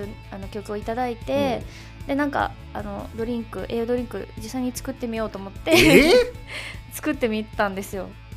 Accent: Osaka, Japan; 大阪、地元大阪

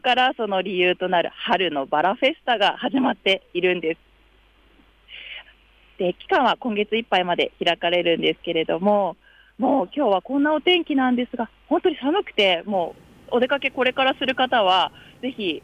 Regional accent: Kanagawa, Japan; now in Chofu, Japan; 出身は神奈川なんですが、うん、調布市民歴は8年になりまして、はい、子育て中の市民としての

